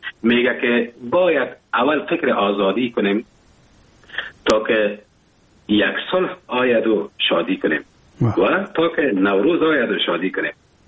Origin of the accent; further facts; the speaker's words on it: Afghanistan; now in Germany; من از افغانستان بر آمدم به کشور آلمان آمدم